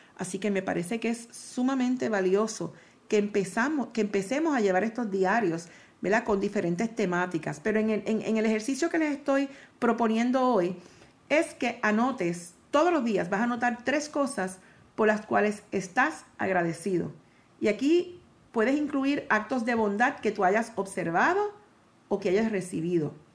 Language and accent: Spanish; Puerto Rico; Y como latinos, como puertorriqueños, sabemos que somos bien apasionados sobre nuestras convicciones